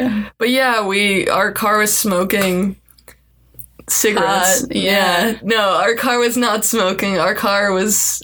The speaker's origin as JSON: {"language": "English", "region": "New England", "country": "United States", "said": "because we're from the East Coast"}